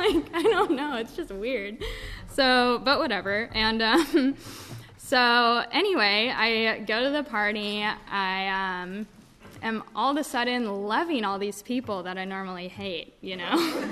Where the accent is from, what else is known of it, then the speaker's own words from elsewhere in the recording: Salt Lake City, Utah, United States; And I grew up in Salt Lake City, Utah.